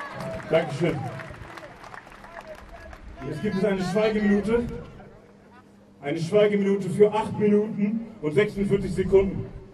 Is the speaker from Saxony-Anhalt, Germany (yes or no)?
no; Linden, Lower Saxony, Germany; ich komme aus Linden